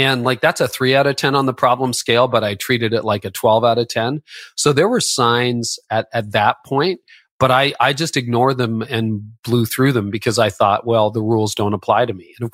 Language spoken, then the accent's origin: English; Canada; I worked in downtown Toronto for a year. I'm Canadian.